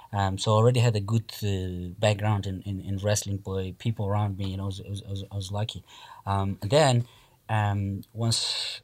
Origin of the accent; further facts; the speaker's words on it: Moldova; first language Russian; So I was born and raised in Moldova. It's a country people who don't know Moldova, it's a country between Ukraine and Romania. And it used to be in USSR.